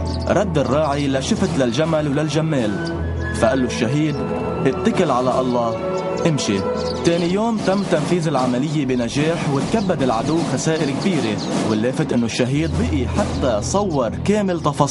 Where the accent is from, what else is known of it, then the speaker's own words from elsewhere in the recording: Jwaya, South Governorate, Lebanon; بضيعتنا جوية